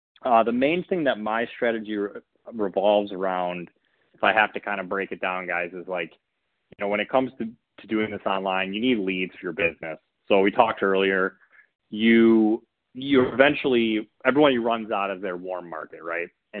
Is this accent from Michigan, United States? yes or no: yes; Michigan, United States; Brian mentioned I'm from Michigan.